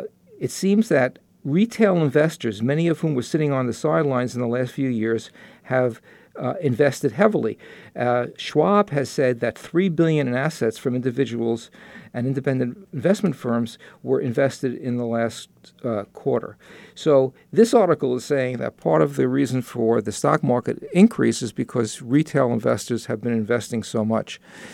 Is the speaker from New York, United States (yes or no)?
yes; New York, United States; accent: New York; Well, A is a very, for a New Yorker, A is very difficult